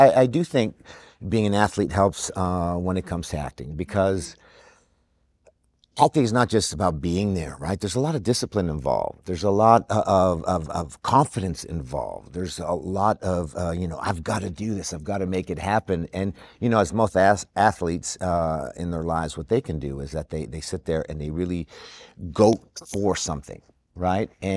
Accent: Montreal, Quebec, Canada; I came from Montreal. I didn't know any actors, really.

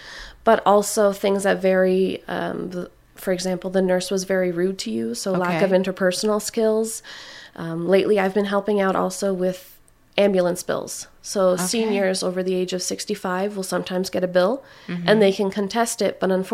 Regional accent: Quebec, Canada; now in Sherbrooke, Canada; I grew up in Canton d'Adli, near North Hatley. Mm-hmm. So I've grown up there, and I'm currently living in Sherbrooke, so I haven't really left.

